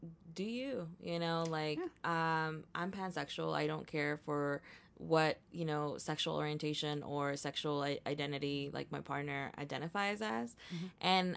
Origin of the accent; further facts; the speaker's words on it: Texas, United States; like I grew up in Texas, but I'm an immigrant. I came to this country at 10. I was undocumented for most part of my life.